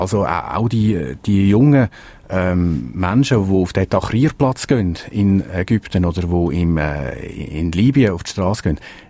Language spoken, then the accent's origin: German; Switzerland; so einem friedlichen, wohlgeordneten Land, wie sie es sehen, bei uns in der Schweiz, von außen.